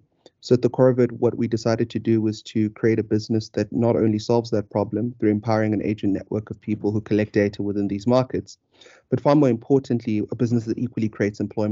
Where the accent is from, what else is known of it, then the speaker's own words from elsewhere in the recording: South Africa; also born or lived in Nigeria; So I'm Nigerian, South African, or South African, Nigerian, depending on how you want to cut it. So I speak Xhosa, I speak Zulu, I speak English, I understand Afrikaans